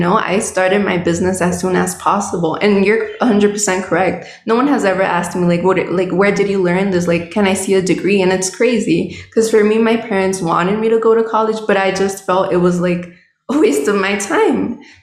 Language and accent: English; Los Angeles, California, United States; I'm from LA. So yeah, same thing. But my parents are Mexican. So it is kind of really similar, first generation.